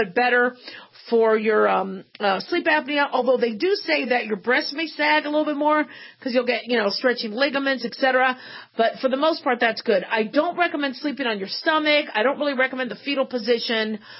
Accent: Phoenix, Arizona, United States; growing up in Phoenix, you'd hear men who would be sitting on the potty going number two, getting bit by a black widow.

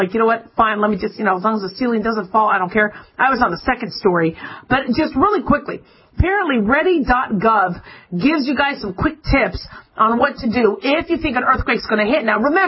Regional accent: California, United States; born there; I was born in California, so I still consider myself a Californian.

